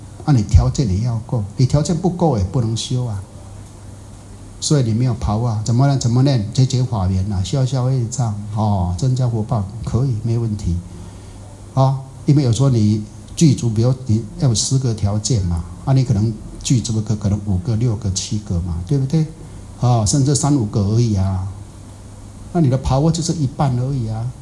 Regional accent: Taiwan; 我台湾人说

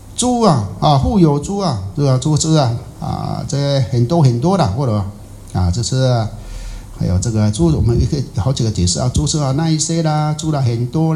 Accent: Taiwan; 我台湾人说

